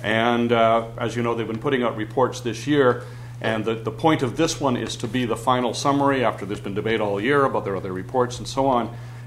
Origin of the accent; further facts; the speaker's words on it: Vancouver, British Columbia, Canada; I don't get to Vancouver nearly often enough. This is my hometown. And I have lots of relatives here